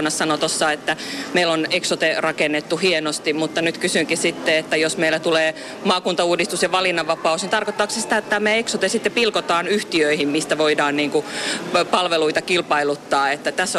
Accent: Lappeenranta, South Karelia, Finland; me voitaisiin ruveta täällä paikallisesti olemaan enemmän ylpeitä siitä, että me ollaan lappeenrantalaisia.

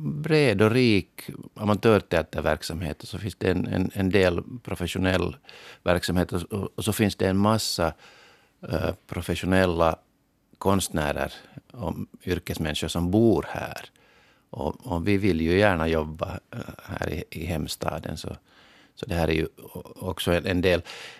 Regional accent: Porvoo, Uusimaa, Finland; nu så talar jag så där som Borgåbo

